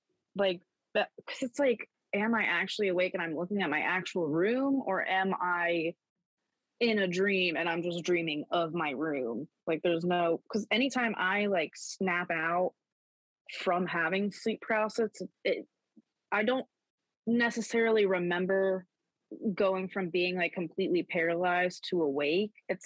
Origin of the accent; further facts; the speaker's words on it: Florida, United States; also born or lived in North Carolina; I'm from Florida, moved to North Carolina, and then at this point I moved back to Florida.